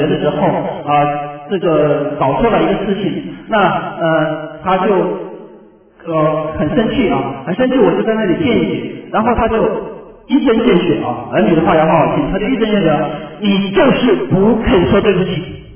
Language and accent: Chinese; China; 就是说我们中国人知道孝敬父母的时候，把父母近乎当成偶像啊